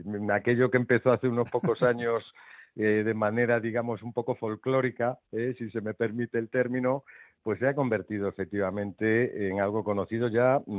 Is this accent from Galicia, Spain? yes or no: yes; Galicia, Spain; porque como buen gallego, ya sabes que como mínimo cada cosa son dos